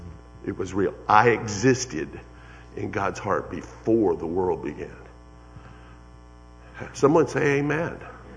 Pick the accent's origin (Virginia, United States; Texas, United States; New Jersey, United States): Texas, United States; Brady; born there; I was born in Brady, Texas.